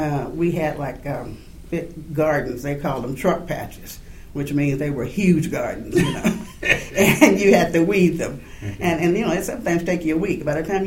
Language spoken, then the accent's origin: English; Newport, Arkansas, United States; born there; I was born in Newport, Arkansas.